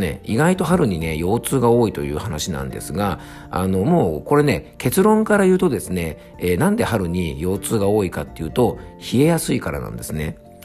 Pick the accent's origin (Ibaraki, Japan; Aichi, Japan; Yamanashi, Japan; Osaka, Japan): Yamanashi, Japan; Fuefuki; ちょうどね、僕が住む山梨県の笛吹市というところは、まあ、桃とぶどうの生産量が